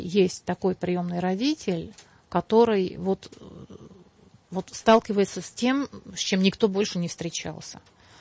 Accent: Slovakia; Я выросла в Татрах, в горах Словакии, и...

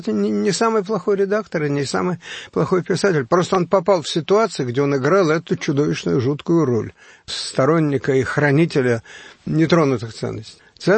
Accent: Moscow, Russia; Меня спасло, что я был москвич, и все провинциальные журналы относились ко мне как к человеку, который в Москве живет.

